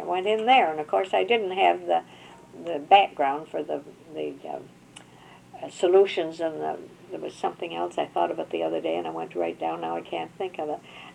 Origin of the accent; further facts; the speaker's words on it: Rochester, New York, United States; born there; I was born in Rochester, New York, on Jefferson Avenue, in 1902, December 5th, 1902.